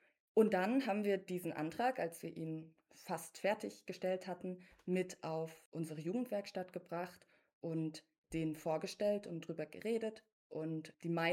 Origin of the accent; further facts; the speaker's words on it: Hamburg, Germany; Ich komme aus Hamburg